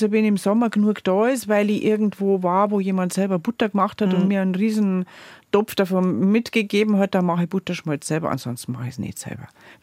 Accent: Bavaria, Germany; muss man als Bayerin sagen

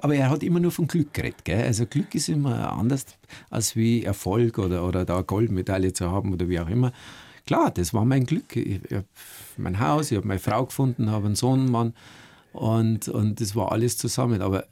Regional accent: Schliersee, Bavaria, Germany; meine Familie und meine Heimat am Schliersee.

